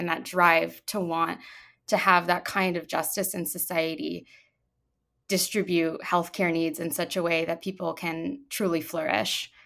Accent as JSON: {"language": "English", "region": "Tennessee", "country": "United States", "tie": "born or raised there", "said": "I previously didn't have ready access to in my hometown in Tennessee"}